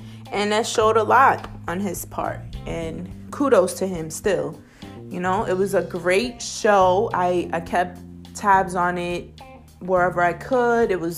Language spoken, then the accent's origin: English; New York City, New York, United States; And I'm from the Bronx. The Bronx is like one of the poorest places in America. Now, I wasn't a destitute poor, but I wasn't wealthy either. You know, I was in between, but I grew up in Mott Haven.